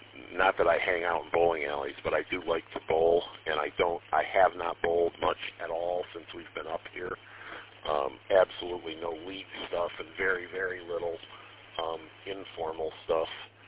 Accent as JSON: {"language": "English", "town": "Detroit", "region": "Michigan", "country": "United States", "tie": "born or raised there", "said": "I grew up in Warrendale in Detroit on the west side"}